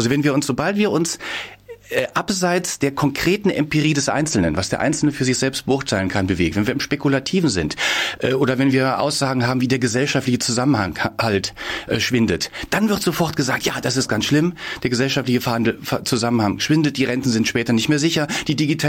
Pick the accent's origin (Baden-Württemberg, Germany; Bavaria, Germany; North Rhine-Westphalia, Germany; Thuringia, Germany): North Rhine-Westphalia, Germany; Düsseldorf; Nordrhein-Westfalen, das ist mein Heimatbundesland, da bin ich aufgewachsen, Düsseldorf